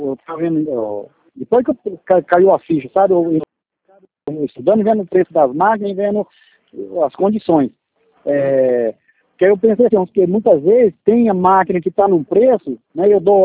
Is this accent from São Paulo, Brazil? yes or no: yes; São Paulo, Brazil; eu sou lá do São Paulo